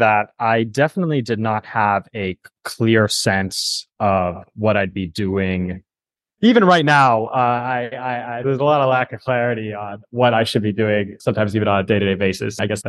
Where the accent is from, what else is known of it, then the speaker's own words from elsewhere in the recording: Camarillo, California, United States; the way that things were done in my hometown of Camarillo, California, is not necessarily representative of the rest of the world.